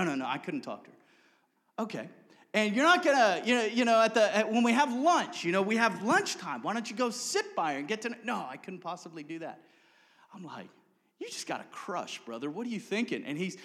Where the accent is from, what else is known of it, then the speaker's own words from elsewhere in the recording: Cape Town, Western Cape, South Africa; now in United States; When my family and I, we came from South Africa. I was born and raised predominantly in Cape Town, and we came over to the States.